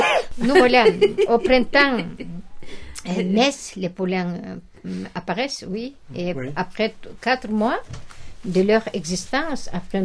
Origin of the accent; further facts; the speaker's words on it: Sakha Republic, Russia; French is a second language; La viande de poulain, japonais, chaque année, achète chez nous, en Yakoutie.